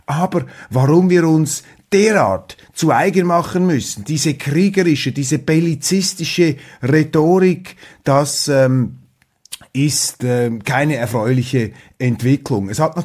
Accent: Switzerland; die ich als Schweizer mit der Neutralität verbinde

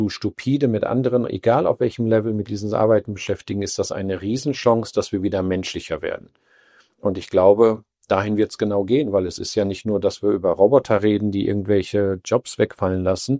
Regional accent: Hagen, North Rhine-Westphalia, Germany; now in Meissen, Germany; Und ich komme aus Hagen bei Dortmund in Westfalen und bin jetzt wohnhaft in Meißen in Ostdeutschland.

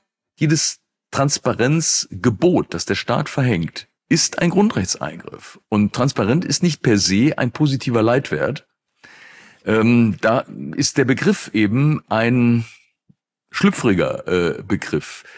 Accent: North Rhine-Westphalia, Germany; als Rheinländer

